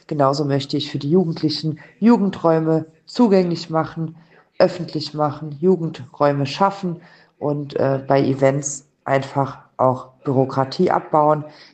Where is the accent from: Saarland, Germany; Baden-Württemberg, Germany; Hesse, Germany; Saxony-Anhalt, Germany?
Saarland, Germany; Nalbach; Mir liegen ganz viele Themen am Herzen für Nalbach, für meine Heimatgemeinde